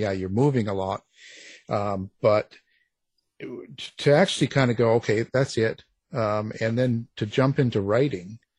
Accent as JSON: {"language": "English", "country": "Canada", "said": "I'm Canadian, you see"}